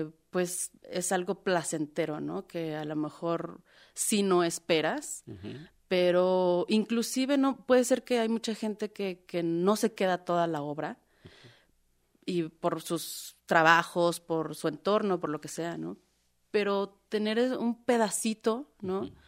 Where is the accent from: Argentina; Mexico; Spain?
Mexico; Iztapalapa, Mexico City; yo soy de la periferia, yo soy de Iztapalapa